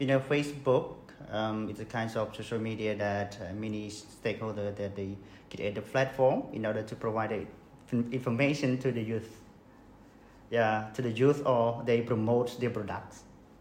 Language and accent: English; Cambodia; English is a second language; I'm from Cambodia